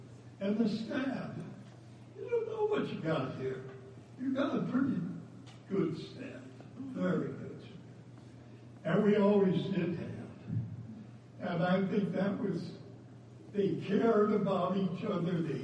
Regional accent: Denison, Texas, United States; When I was growing up in Denison, My whole life was athletics

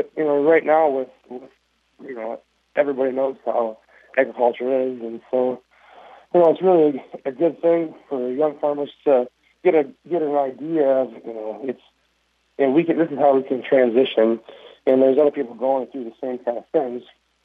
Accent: Minnesota, United States; There's plenty of Redwood County members. I'm from Lyon County, so just across the border.

